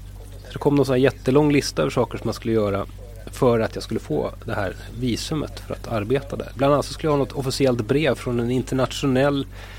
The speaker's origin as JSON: {"language": "Swedish", "town": "Stockholm", "region": "Stockholm County", "country": "Sweden", "said": "jag är ju själv stockholmare"}